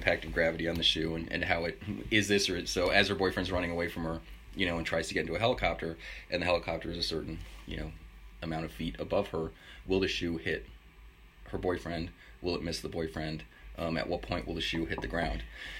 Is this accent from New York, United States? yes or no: yes; New York, United States; Although I am from New York, so I totally remember what it, you know, what New England is like.